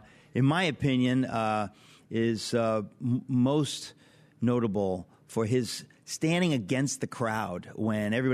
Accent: Queens, New York, United States; born there; You're born in the Bronx. I was born in Queens. So we're New Yorkers by birth.

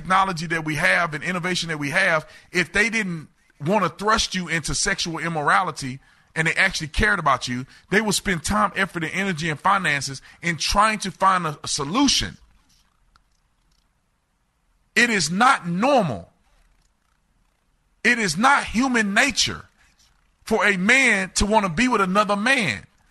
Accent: United States; I'm an American. I live in America.

